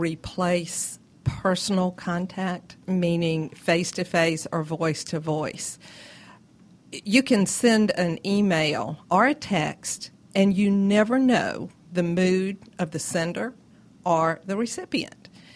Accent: the South, United States; accent: southern; my southern accent may not appeal to them.

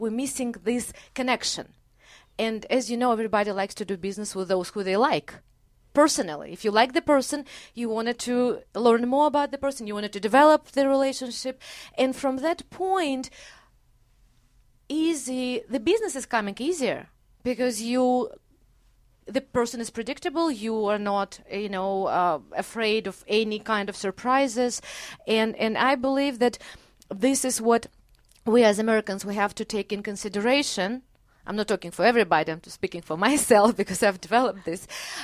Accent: Moldova; When culturally, I was different while growing up in Moldova.

